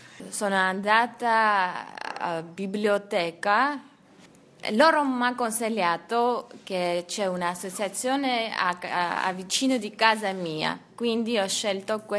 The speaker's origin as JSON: {"language": "Italian", "country": "Armenia", "second_language": "Italian", "lives_now": "Rome, Italy", "said": "Dall'Armenia, sono qui per 2 anni"}